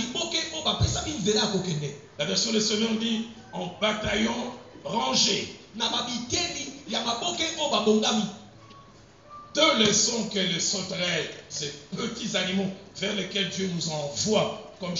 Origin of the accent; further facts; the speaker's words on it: Kinshasa, DR Congo; je n'aime pas suivre la télé chez nous à Kinshasa, c'est dimanche entre midi et 15h.